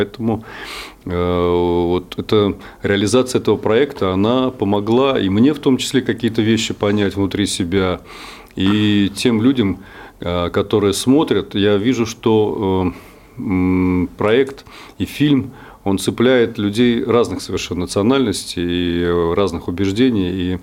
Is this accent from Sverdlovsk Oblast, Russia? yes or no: no; Moscow, Russia; я дагестанец, который родился и вырос в Москве.